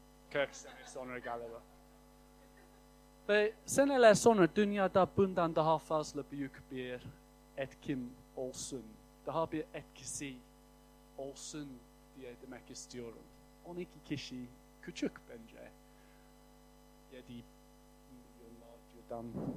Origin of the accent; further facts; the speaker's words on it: England, United Kingdom; Turkish is a second language; moved away; also born or lived in United States; Ben Amerika'ya taşındığımda, çünkü ben İngilizim ama Amerika'da yaşadım.